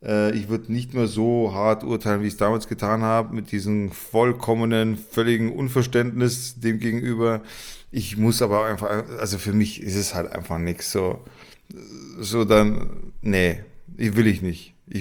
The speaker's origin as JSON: {"language": "German", "town": "Munich", "region": "Bavaria", "country": "Germany", "said": "Als Münchner kenne ich das natürlich."}